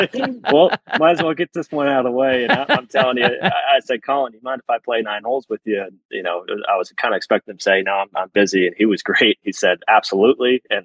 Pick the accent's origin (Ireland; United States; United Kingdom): Ireland; Obviously, being Irish, playing with those two was a treat.